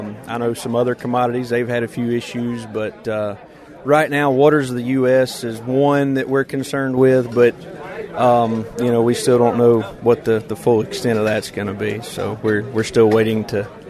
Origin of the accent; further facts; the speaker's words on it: Columbia, Alabama, United States; I'm from Columbia, Alabama. Grew up on a peanut farm. My dad and his brother still have it, about 3,500 acres, peanuts and cotton.